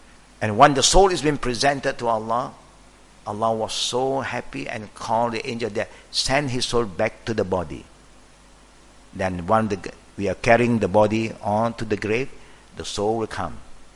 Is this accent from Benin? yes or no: no; Terengganu, Malaysia; I'm the student. I'm a student from Terengganu.